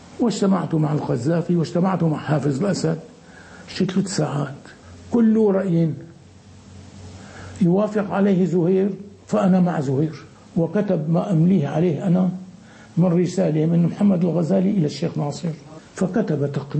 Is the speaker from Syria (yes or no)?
yes; Syria; عندنا في الشام،